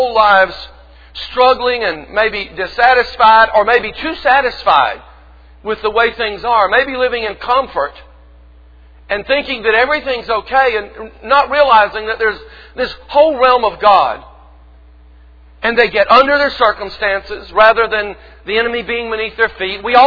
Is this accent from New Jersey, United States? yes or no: no; Georgia, United States; the summer, quote, revival services at little country church that I grew up in Georgia.